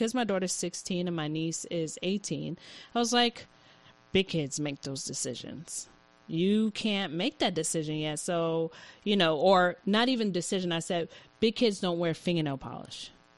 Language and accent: English; India; growing up in India